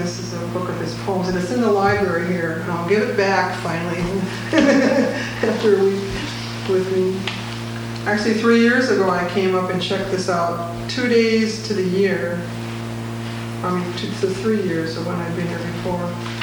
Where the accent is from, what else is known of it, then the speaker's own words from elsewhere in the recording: Alaska, United States; I grew up in Alaska, and this is an experience from my childhood.